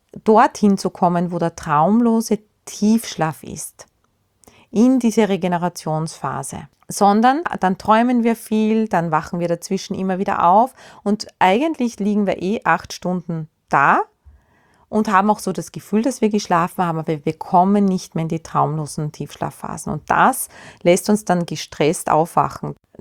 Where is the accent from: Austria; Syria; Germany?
Austria; ins Nordkastel schauen, wie man bei uns in Österreich sagt